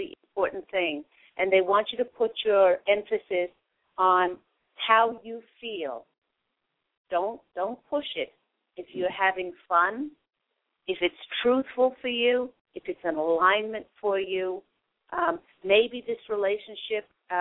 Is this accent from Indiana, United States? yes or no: no; California, United States; You're a Callie girl like me.